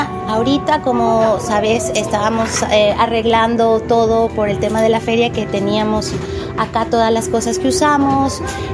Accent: Quito, Pichincha, Ecuador; yo soy nacida en Quito, nací y crecí ahí, pero vine a este lugar específico por un tema familiar

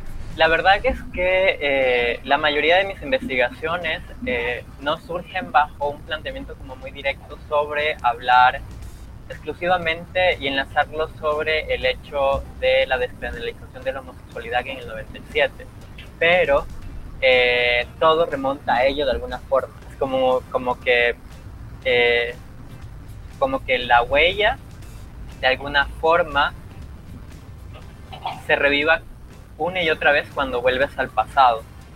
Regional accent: Manabí, Ecuador; Bueno, como dijiste, soy de Manabí, soy de la costa de Ecuador.

